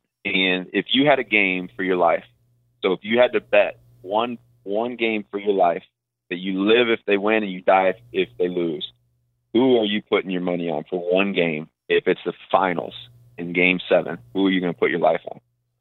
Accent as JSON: {"language": "English", "town": "St. Louis", "region": "Missouri", "country": "United States", "tie": "born or raised there", "said": "I'm a Midwest boy. I grew up in St. Louis. Chicago is the closest team we have. I was born in 90."}